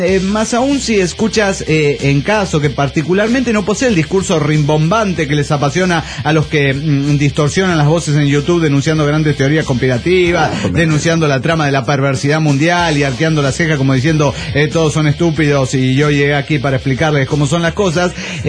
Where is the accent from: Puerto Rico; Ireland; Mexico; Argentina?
Mexico; yo no soy de aquí, ni soy de allá, llego aquí, en realidad soy de México